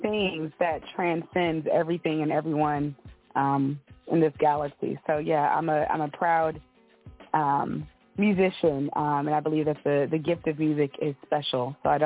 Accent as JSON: {"language": "English", "town": "Atlanta", "region": "Georgia", "country": "United States", "tie": "born or raised there", "said": "I'm from Atlanta, born and raised."}